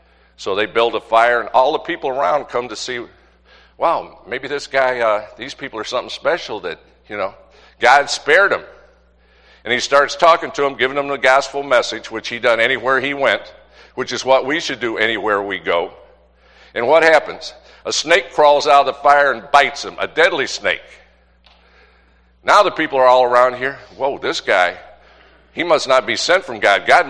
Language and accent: English; the South, United States; Now, believe it or not, I'm an old country boy. As a kid, I grew up in the South.